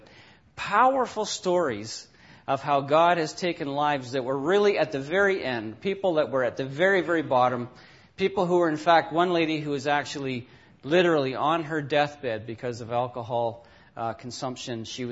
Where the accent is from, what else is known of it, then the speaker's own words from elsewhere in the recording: Ontario, Canada; we are from Ontario. We always lived in Ontario.